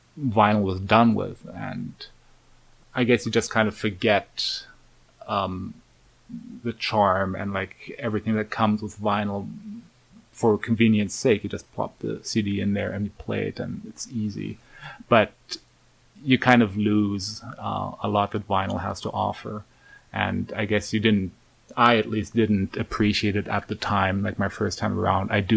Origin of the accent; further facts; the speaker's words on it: Germany; now in Winnipeg, Canada; I started in Germany, like I grew up in Germany.